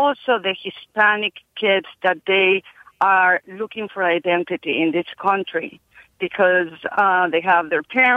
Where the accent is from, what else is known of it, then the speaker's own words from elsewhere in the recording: Spain; English is a second language; I'm from Spain, but my family lives in Mexico City. I've been in Chile, and I'm an educator